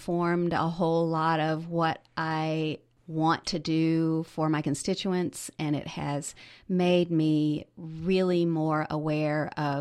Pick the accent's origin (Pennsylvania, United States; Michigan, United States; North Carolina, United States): North Carolina, United States; Asheville; Well, you know, I grew up in the Haw Creek area. Haw Creek is in East Asheville. I have such fond memories. It's a lot of area that has been in my family for over a century.